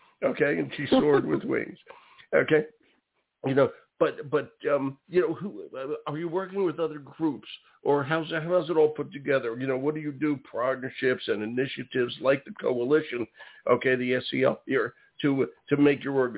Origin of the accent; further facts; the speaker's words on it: Philadelphia, Pennsylvania, United States; theirs happens to be in my hometown, the one they feature in Philadelphia.